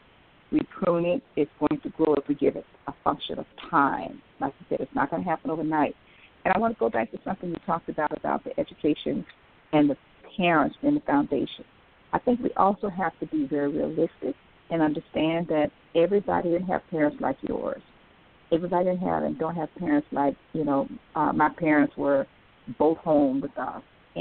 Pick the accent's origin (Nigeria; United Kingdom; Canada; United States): United States; Riviera Beach, Florida; You know, we are located in Palm Beach County, but we were born and raised in Riviera Beach, and God has blessed us.